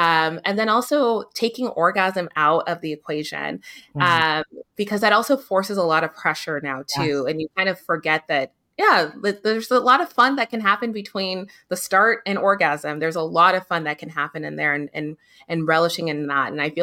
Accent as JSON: {"language": "English", "country": "Nigeria", "said": "I'm Nigerian, but I grew up in the Western society"}